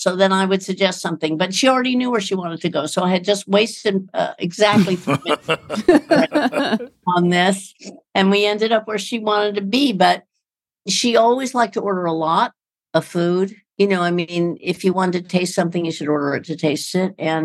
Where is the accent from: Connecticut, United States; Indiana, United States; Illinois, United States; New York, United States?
New York, United States; One of the great things about being a New Yorker is there's so many places around you to buy food.